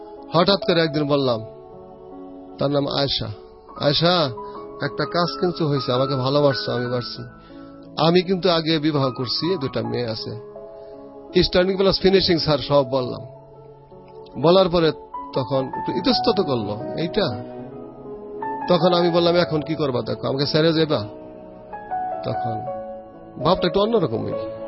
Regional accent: Zanjira, Dhaka Division, Bangladesh; তো আমাদের বাড়ি জাজিরা, ওদের বাড়ি লাখুলা, ডিস্টেন্স 3-4 মাইল হবে মাত্র।

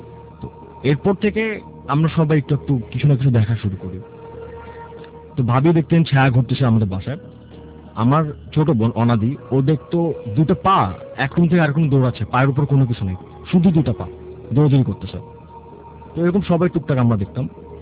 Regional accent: Dhaka, Dhaka Division, Bangladesh; I am from কাঠালবাগান।

